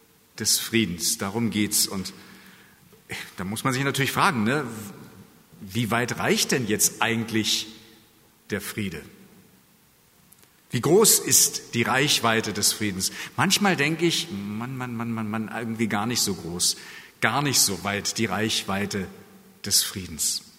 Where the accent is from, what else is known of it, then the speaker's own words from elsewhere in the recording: Markgrafpieske, Brandenburg, Germany; Ich komme aus Markgraf Pieske, da haben wir es anders gemacht.